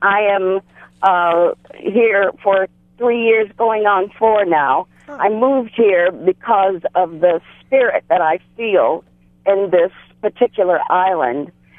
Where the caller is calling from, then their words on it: Kapaa, Hawaii, United States; Aloha. I'm calling from Kapaa on Kauai.